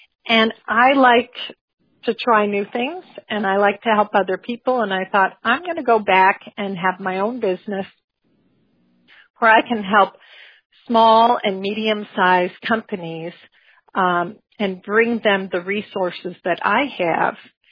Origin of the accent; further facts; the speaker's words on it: Chicago, Illinois, United States; and I'm from Chicago